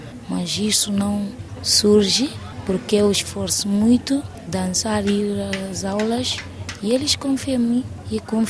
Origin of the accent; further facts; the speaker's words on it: Bandim, Bissau, Guinea-Bissau; Sou de Bandim desde minha infância até agora. Os meus pais, meus avós, as minhas tias, meus tios, todos são de Bandim.